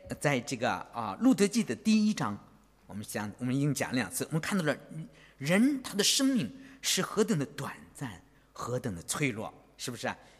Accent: China; 我们中国人有句话叫什么？天无绝人之路，是吧？

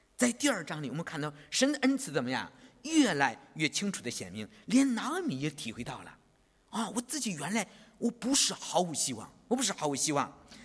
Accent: China; 我们中国人都知道婆媳关系很难处理啊

